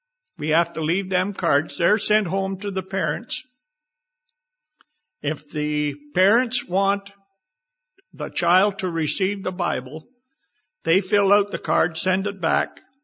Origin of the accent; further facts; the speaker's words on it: Bancroft, Ontario, Canada; I was brought up in the Bancroft area. I attended the church there. And I was raised in a good Christian home.